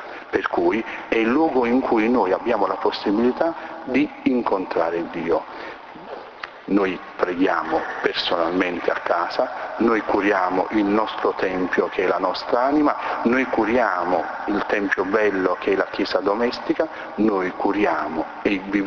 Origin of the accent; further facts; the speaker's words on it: Campania, Italy; Noi che siamo del Salernitano possiamo ben capire queste cose